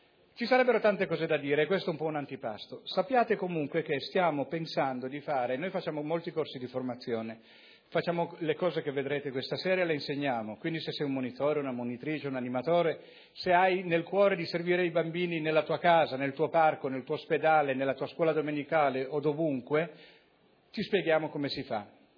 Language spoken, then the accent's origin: Italian; Rome, Lazio, Italy; No, noi veniamo da Roma, siamo una decina di persone